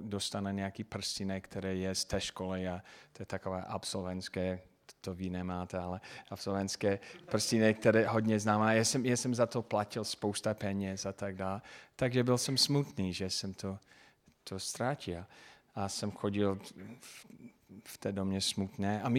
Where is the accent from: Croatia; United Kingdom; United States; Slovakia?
United States; Englewood, Colorado; Czech is a second language; A já pocházím z Inglewood, Colorado.